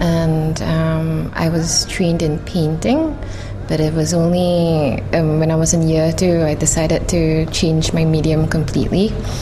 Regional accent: Singapore; I'm from Singapore. I studied in LaSalle College of the Arts in Singapore for 4 years

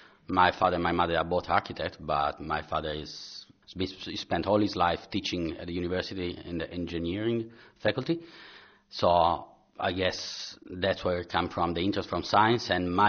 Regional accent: Milan, Lombardy, Italy; English is a second language; I grew up, as you can see, pick up from my accent, I'm Italian, and I was born in Milan, a big city, very crowded and polluted.

